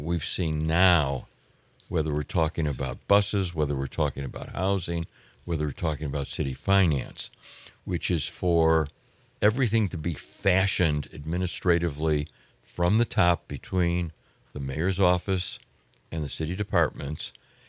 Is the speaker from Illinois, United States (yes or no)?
yes; Chicago, Illinois, United States; No. I grew up on the South Side. White Sox.